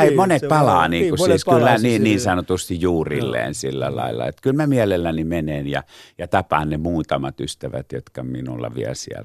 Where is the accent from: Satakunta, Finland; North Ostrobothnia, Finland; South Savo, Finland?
Satakunta, Finland; Pori; mä olen Porista kotoisin syntynyt 1950 Porin kaupungissa.